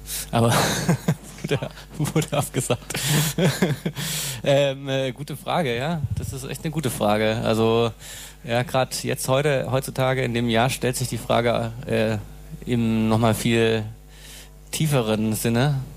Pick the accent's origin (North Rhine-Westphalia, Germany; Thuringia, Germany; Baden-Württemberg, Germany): Baden-Württemberg, Germany; Freiburg; wir kommen beide aus Freiburg